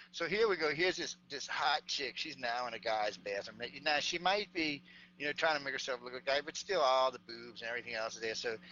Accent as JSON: {"language": "English", "town": "New Orleans", "region": "Louisiana", "country": "United States", "tie": "born or raised there", "said": "I grew up in New Orleans, so look, it's fine by me."}